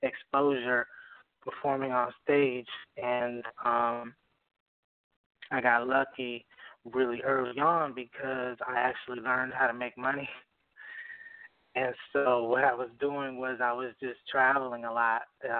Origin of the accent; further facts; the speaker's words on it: West Coast, United States; I grew up on the West Coast. And on the West Coast, when I was young, I kind of traveled along the whole West Coast with a group.